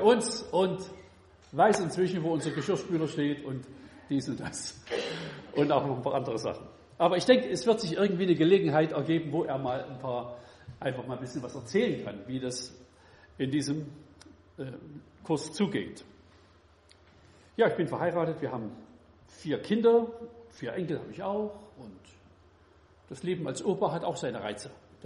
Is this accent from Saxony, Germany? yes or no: yes; Kirchberg, Saxony, Germany; Und ich wohne ein bisschen südlich von Zwickau, also so ins Erzgebirge rein. Kirchberg ist meine Heimatgemeinde. Ich wohne nebenan auf dem Dorf. Hartmannsdorf, muss man nicht gewesen sein, aber kann man gut wohnen.